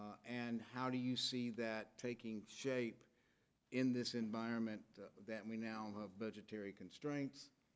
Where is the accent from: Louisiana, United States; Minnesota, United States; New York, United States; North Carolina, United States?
Louisiana, United States; New Orleans; I grew up in New Orleans, so I understood enough to understand what she was saying.